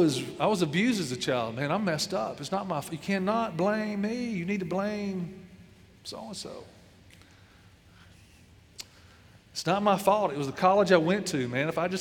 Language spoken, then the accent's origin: English; Arkansas, United States; Number 49, now I was raised in Arkansas, number 49 was Arkansas. So I came out of a poorly education system.